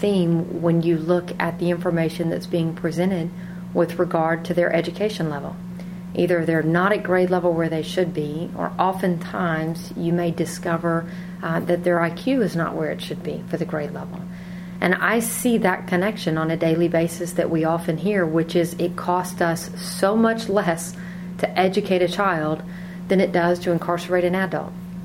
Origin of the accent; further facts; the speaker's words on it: Houston, Texas, United States; I grew up here in Houston.